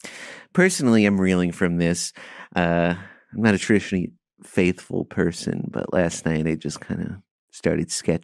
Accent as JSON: {"language": "English", "town": "Passaic", "region": "New Jersey", "country": "United States", "said": "I am from Passaic here."}